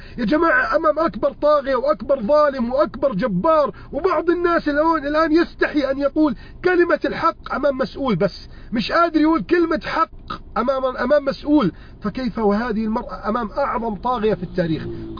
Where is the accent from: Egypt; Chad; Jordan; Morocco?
Egypt; بلدنا مصر